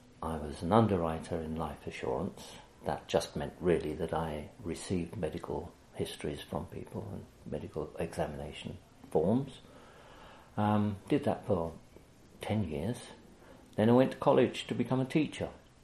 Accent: Carlin Howe, North East England, United Kingdom; born there; was born in an air raid in 1941. I was born in North Yorkshire, next to an iron and steelworks, so the Germans were aiming for that.

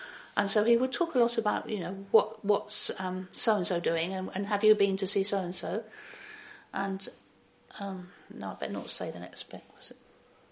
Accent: Headington Quarry, South East England, United Kingdom; born there; I was born in Headington Quarry on the 6th of May 1939

